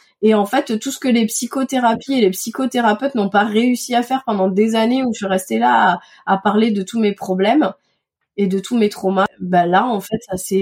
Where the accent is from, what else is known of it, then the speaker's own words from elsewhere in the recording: Toulouse, Occitanie, France; Alors, moi, je suis née et j'ai grandi à Toulouse avec une petite année également à Madagascar, puisque mon papa est né et a grandi toute son enfance, toute sa jeunesse à Madagascar. Donc on a fait un petit tour là-bas quand j'étais enfant, mais essentiellement à Toulouse.